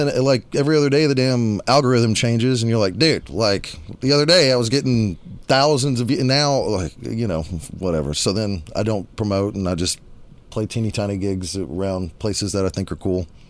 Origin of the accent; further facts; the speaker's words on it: Texas, United States; I claim San Saba County and Northeast Texas, because my family's from San Saba County, like both sides... for a long, long, long time.